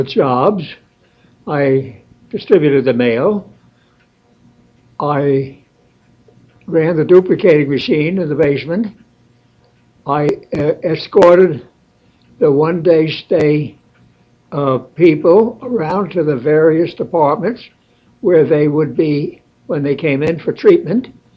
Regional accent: Staten Island, New York, United States; born there; I was born on Staten Island, New York, on May 31st, 1911.

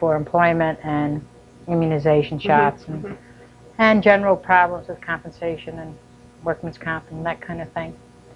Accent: Lakeville, Connecticut, United States; also born or lived in Salisbury; I was born in Salisbury up the end of Mountain Road, so I am a true raggy. I spent much of my early years till the fifth grade, I think, in Lakeville. So I lived there in Lakeville

